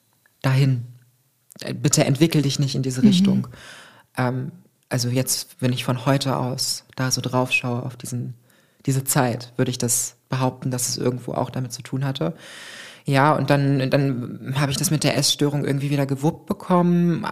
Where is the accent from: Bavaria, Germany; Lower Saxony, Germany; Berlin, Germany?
Lower Saxony, Germany; Salzgitter; ich komme aus der Provinz, ich bin in Salzgitter geboren und aufgewachsen auf dem Dorf.